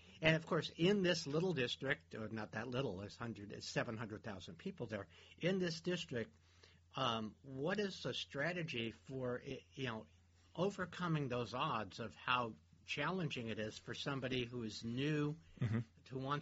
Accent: New York City, New York, United States; Well, you know, I grew up in New York City. I spent my deformative years there.

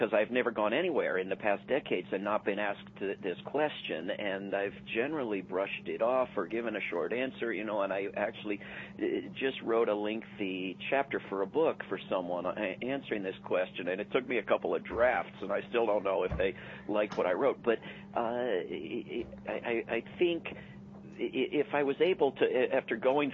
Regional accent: Washington, District of Columbia, United States; I grew up in the Washington, D.C. area

